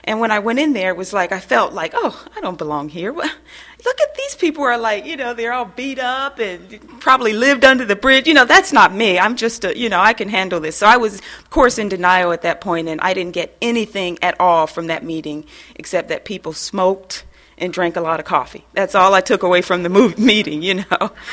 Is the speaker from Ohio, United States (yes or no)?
yes; Ohio, United States; I'm originally from Ohio.